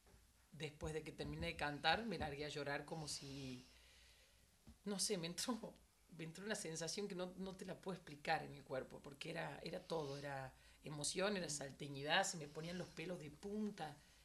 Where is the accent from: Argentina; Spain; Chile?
Argentina; Salta; born there; yo orgullosa de haber nacido salteña. La verdad que soy un amante de mi tierra, de su cultura, de su tradición, de sus paisajes.